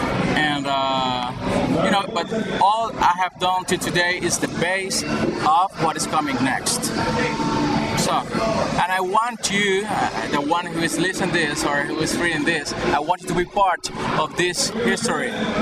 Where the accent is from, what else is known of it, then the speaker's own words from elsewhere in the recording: Cuba; born there; English is a second language; Well, I was born in Cuba, and Cuba is like a mixing pot.